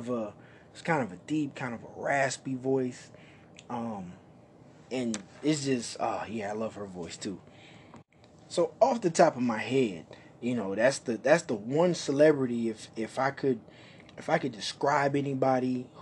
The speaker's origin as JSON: {"language": "English", "town": "Detroit", "region": "Michigan", "country": "United States", "said": "I'm originally from Detroit. Women in Detroit don't necessarily have an accent, right?"}